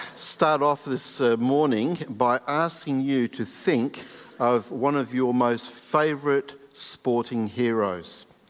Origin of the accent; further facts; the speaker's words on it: England, United Kingdom; you might be surprised as an Englishman that I would say this